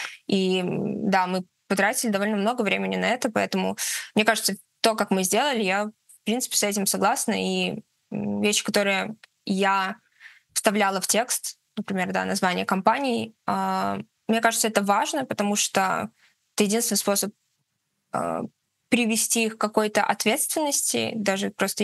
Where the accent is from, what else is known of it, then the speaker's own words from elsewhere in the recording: Belarus; Я из Беларуси.